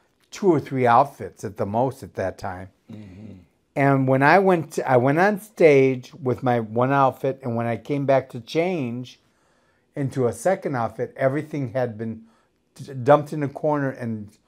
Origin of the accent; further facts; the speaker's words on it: Detroit, Michigan, United States; You know, I'm from Detroit, a suburb, and there was none of that.